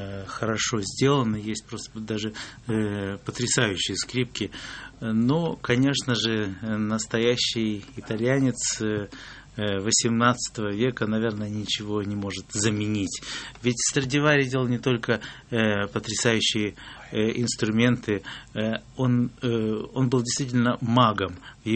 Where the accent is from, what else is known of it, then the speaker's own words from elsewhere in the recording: Siberia, Russia; и Вадик Репин, мой коллега, и Антон Бараховский, мы все выходцы из Сибири